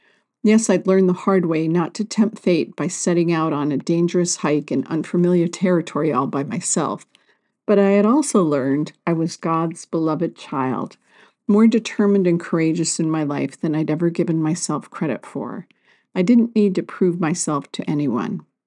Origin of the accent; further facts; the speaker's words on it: Montana, United States; Life in the small city in the sand was so different from what I was used to growing up in Montana.